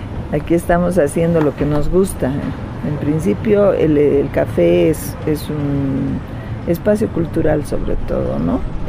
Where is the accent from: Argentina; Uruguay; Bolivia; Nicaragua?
Bolivia; La Paz; Yo de La Paz, sí.